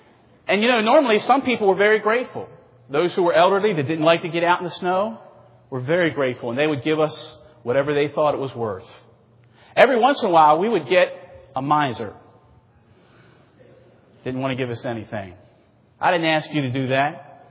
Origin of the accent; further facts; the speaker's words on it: Maryland, United States; I remember when I was growing up in Maryland, around this time of year, it would start to snow.